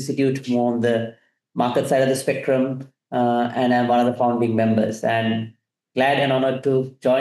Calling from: Sri Lanka; I'm joining from Sri Lanka.

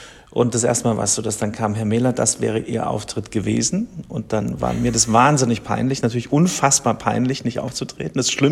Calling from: Munich, Bavaria, Germany; ich bin aus München zugeschaltet, aus unserem Probenraum in der Kistlerhofstraße

